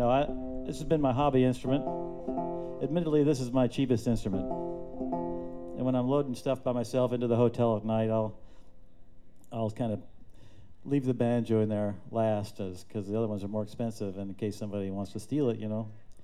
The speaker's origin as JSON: {"language": "English", "region": "West Virginia", "country": "United States", "said": "I come from West Virginia, and that's where they invented the toothbrush."}